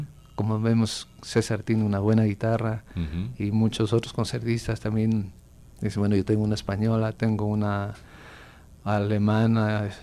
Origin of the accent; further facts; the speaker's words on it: Loja, Ecuador; Yo estudié en Loja, soy de Loja